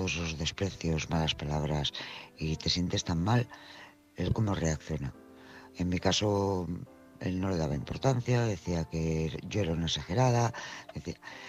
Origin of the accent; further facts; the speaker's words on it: Bilbao, Basque Country, Spain; soy de Bilbao.